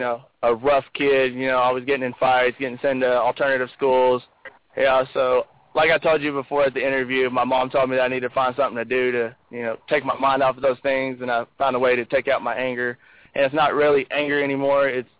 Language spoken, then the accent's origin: English; Texas, United States; moved away as an adult; now in Oklahoma, United States; You know, I grew up in Texas. I lived in Texas for 18 years. I moved here to Oklahoma for work